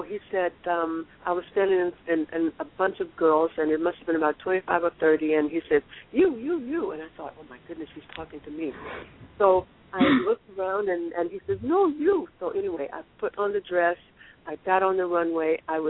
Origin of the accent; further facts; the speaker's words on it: Nashville, Tennessee, United States; also born or lived in Europe / Asia; I am from Nashville, Tennessee. That's where I was born and raised. And that is where I call home, even though I have lived in many places in Europe as well as Asia.